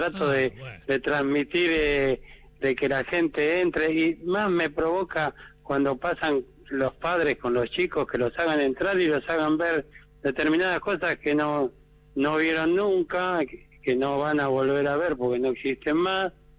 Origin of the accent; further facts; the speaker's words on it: Buenos Aires, Argentina; Yo me acuerdo de chico, acá en Villa Urquiza